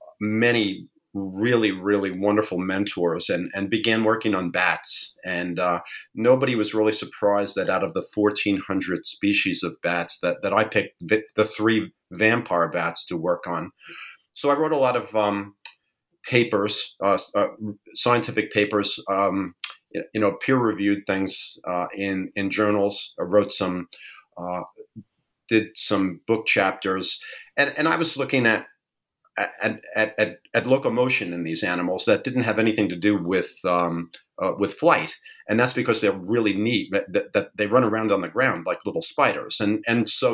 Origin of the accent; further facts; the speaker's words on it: New York, United States; I am born and raised in New York.